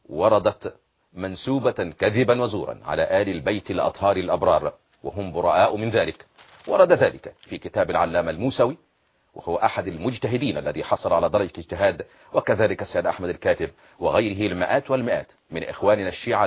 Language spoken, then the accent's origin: Arabic; Egypt